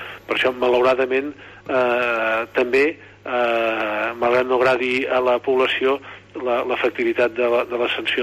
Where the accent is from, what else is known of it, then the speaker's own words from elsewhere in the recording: Berga, Catalonia, Spain; jo sóc de Berga, i ho he explicat moltes vegades